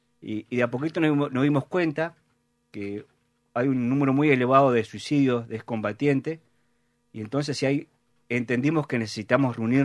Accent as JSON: {"language": "Spanish", "region": "Entre Ríos", "country": "Argentina", "moved": "yes", "lives_now": "San Rafael, Argentina", "said": "Si bien vivo en San Rafael hace 24 años, soy de Entre Ríos, pero me enamoré de San Rafael, de su gente, me enamoré de Mendoza. Una vuelta vine de vacaciones hace 24 años, nunca más me fui."}